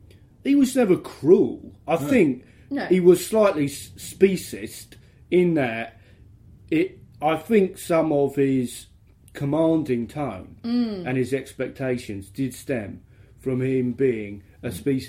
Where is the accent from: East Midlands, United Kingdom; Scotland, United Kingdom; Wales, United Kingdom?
Wales, United Kingdom; accent: Welsh; And he got rid of my my Welsh accent as well.